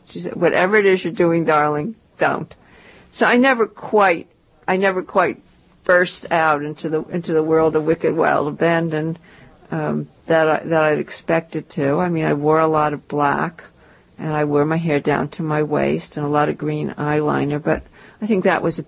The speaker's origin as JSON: {"language": "English", "town": "Maplewood", "region": "New Jersey", "country": "United States", "tie": "born or raised there", "said": "I lived on a quiet suburban street in Maplewood, New Jersey."}